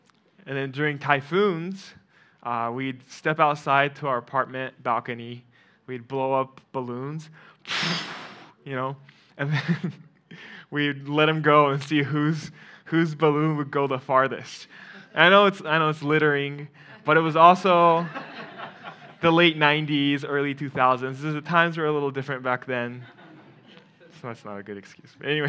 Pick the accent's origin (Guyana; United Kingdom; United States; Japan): Japan; Okinawa; I grew up here in Okinawa. I was born and raised.